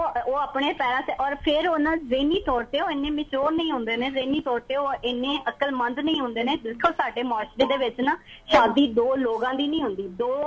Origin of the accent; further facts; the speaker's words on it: Multan, Punjab, Pakistan; ਮੈਂ ਮੁਲਤਾਨ, ਮੇਰਾ ਤਾਲੁਕ ਮੁਲਤਾਨ